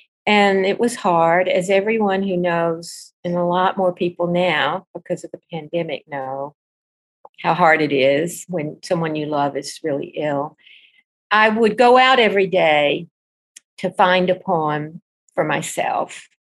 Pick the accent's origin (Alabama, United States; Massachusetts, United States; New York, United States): Alabama, United States; Centerville; also born or lived in Selma; I was born in Selma because it was the nearest hospital. So it's a conjunction of being born under segregation and being born in what was still really a very rural place, Alabama.